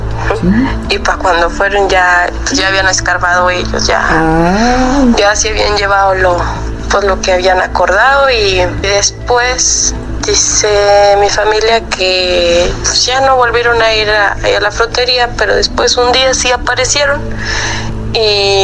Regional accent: Coahuila, Mexico; Pues yo soy del norte de Coahuila.

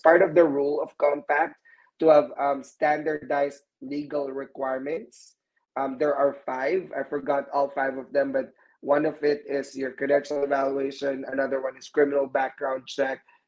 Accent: Texas, United States; for example, I'm from Texas, right?

